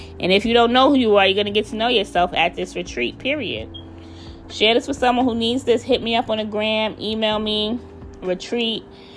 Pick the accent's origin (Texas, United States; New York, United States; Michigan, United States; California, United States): New York, United States; It is not in New York. I'm from New York, but it's not here because it's too loud and noisy.